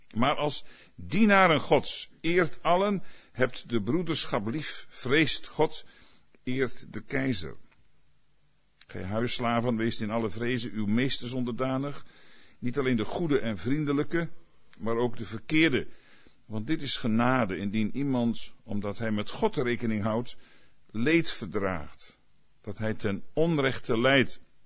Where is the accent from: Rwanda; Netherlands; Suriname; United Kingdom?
Netherlands; Groningen; Ik ben in Groningen opgevoed en daar was het bar en boos.